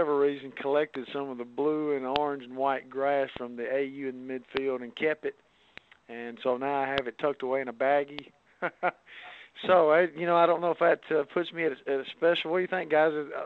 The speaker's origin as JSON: {"language": "English", "town": "Madison", "region": "Alabama", "country": "United States", "tie": "born or raised there", "said": "I grew up in the 70s, and I grew up here in Madison, Alabama."}